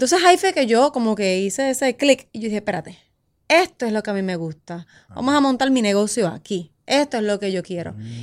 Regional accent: Puerto Rico; Yo me crié en Barrio Obrero, para que te tengas una idea. O sea, yo vengo de abajo, literal.

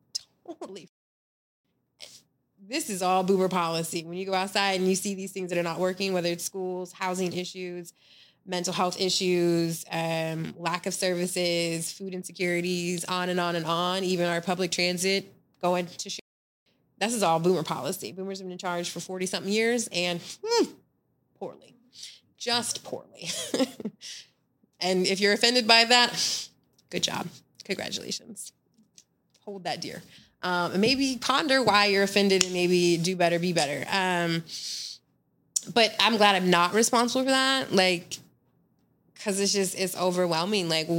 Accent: Portland, Oregon, United States; because I grew up in Portland. And there's that, like being a long time forever resident. I have left and come back.

